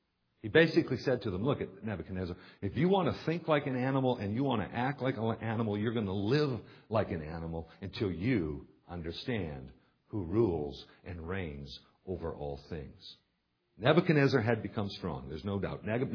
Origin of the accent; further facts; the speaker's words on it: Canada; So I'm a Canadian.